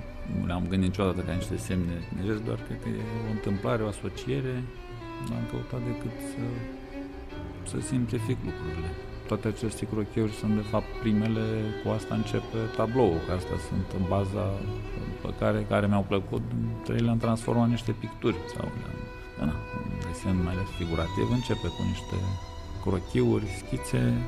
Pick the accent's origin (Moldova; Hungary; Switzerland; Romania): Moldova; Abaclia, Basarabeasca District; Sunt din Republica Moldova, din satul Abaclia, raionul Basarabeasca, acum, la graniță cu Ucraina, spre Cetatea Albă. Și da, acolo am văzut lumina zilei.